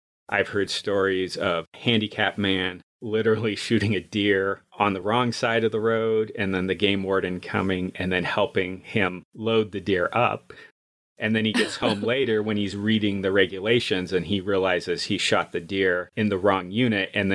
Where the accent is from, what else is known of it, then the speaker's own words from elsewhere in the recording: the West, United States; growing up in the West, and this may be different, like, back in the Midwest or back East, as we like.